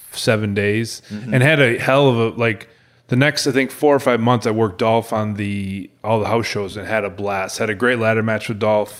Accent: Rochester, New York, United States; And I was like, sir, I'm from Rochester, New York.

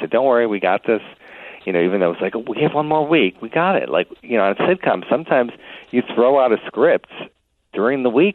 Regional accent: Detroit, Michigan, United States; And I'm from Detroit area and very Midwest.

